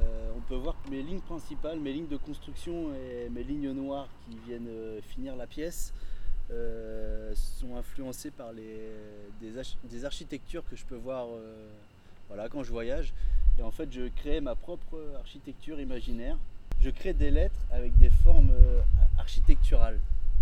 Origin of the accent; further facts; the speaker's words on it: Normandy, France; Salut, donc … je viens de France, en Normandie, et je viens régulièrement au Maroc